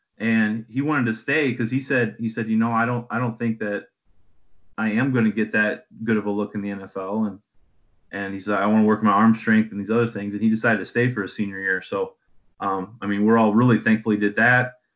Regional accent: Midwest, United States; And growing up in the Midwest, the Rose Bowl is all you hear about.

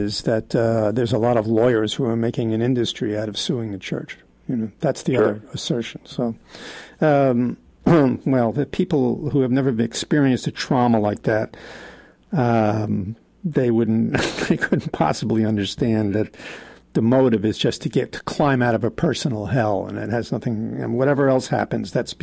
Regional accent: New York City, New York, United States; I grew up in New York City, and I've known a lot of people who consider themselves what they call ex-Catholics.

